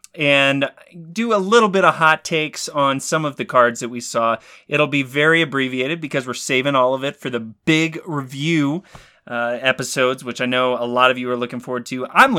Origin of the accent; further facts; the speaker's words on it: Dallas, Texas, United States; So I grew up in the Dallas area, and my parents are still out there